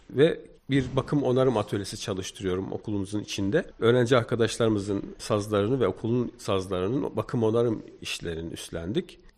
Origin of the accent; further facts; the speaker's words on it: Bafra, Samsun, Turkey; born there; Ben Samsun Bafra doğumluyum.